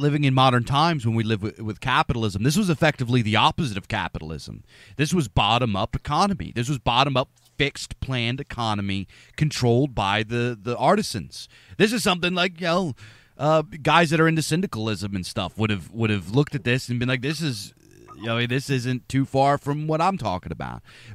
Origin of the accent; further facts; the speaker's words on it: United States; I grew up in America. And in America, we're fed the line of free markets this, free markets